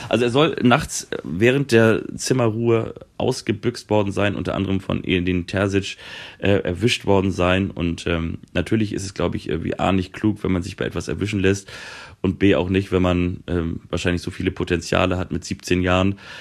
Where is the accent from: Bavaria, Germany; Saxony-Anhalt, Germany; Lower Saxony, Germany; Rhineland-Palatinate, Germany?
Rhineland-Palatinate, Germany; Kaiserslautern; born there; Und zwar bin ich geboren in Kaiserslautern 1996.